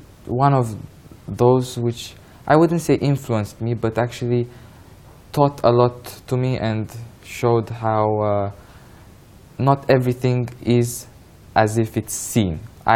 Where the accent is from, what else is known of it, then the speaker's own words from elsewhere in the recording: Bucharest, Romania; I was born in Bucharest, in Romania, Bucharest. I lived my whole life here. But I'm originally Turkish.